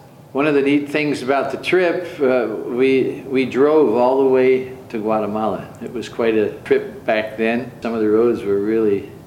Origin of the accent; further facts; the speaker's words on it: Abington, Pennsylvania, United States; born there; Well, I was born in Abington, Pennsylvania, which is a suburb of Philadelphia.